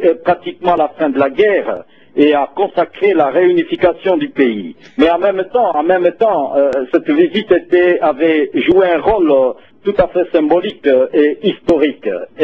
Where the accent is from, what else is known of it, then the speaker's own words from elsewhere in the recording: Kisangani, Tshopo, DR Congo; Vous savez que la sorgerie est victime de plusieurs situations qui s'est déroulées chez nous à Kisangani